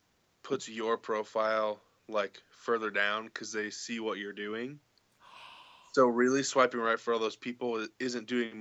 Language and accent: English; Indiana, United States; And they're like, where are you from? And you're like, Indiana.